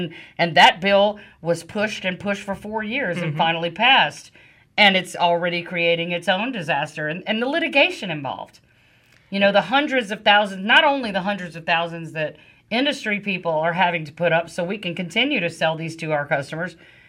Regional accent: Louisiana, United States; now in Alabama, United States; Well, and I thought I came from a corrupt state because I'm from Louisiana. I've been here 21 years.

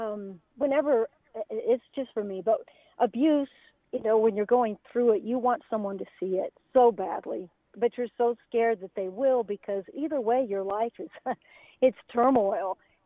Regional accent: Wichita, Kansas, United States; also born or lived in California; Yes, that's where I grew up. I was born in California. We moved to Wichita, Kansas, and lived in town for a little bit, and then, of course, moved out to the country.

